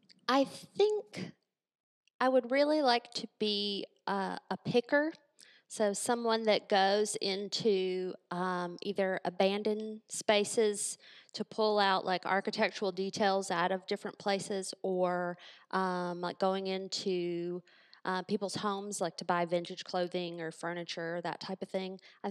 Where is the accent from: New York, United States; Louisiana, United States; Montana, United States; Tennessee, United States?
Tennessee, United States; Memphis; also born or lived in St. Louis; even though I am from Memphis and I moved away for college and stuck around to do simulation in St. Louis, in 2018, made the decision to move back home